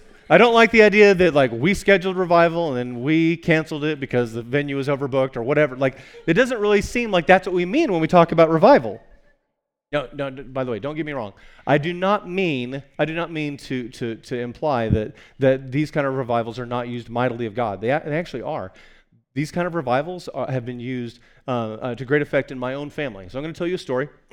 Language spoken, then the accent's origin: English; Texas, United States; And so I grew up here in Texas, and when I bring up the word revival, if you grew up here, you may have said, like, oh, right, that's that thing we schedule.